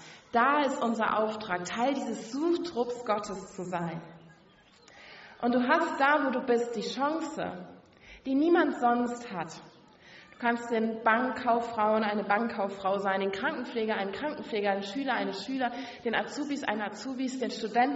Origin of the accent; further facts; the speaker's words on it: western Germany, Germany; auch Westdeutschland, wo ich herkomme